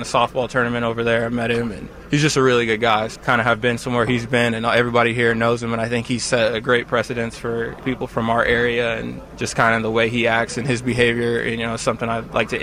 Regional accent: Manhattan, Kansas, United States; Jordy grew up 10 minutes away from me. I'm from Manhattan.

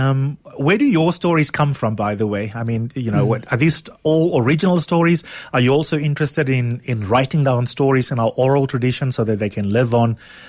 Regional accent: South Africa; first language Afrikaans; English is a second language; even though Afrikaans is, in my case, my mother tongue.

